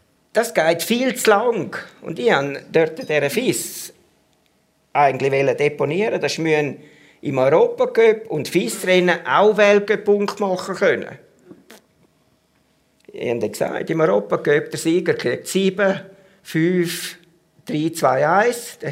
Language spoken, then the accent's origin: German; Switzerland; jetzt sind wir Schweizer